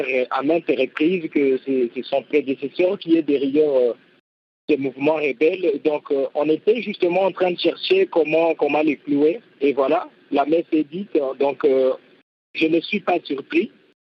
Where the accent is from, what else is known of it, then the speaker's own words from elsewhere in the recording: DR Congo; parce que chez nous, au Congo, la corruption est tolérée.